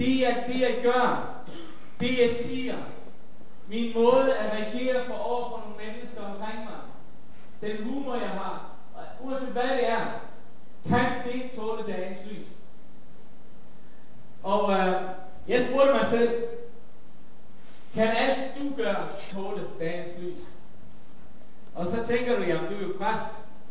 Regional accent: Faroe Islands; Nu er jeg født og opvokset på Færøerne.

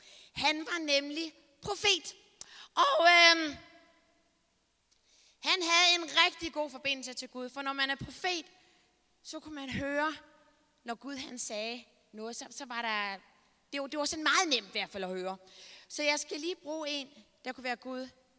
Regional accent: Herning, Central Denmark Region, Denmark; og jeg kommer fra Herning.

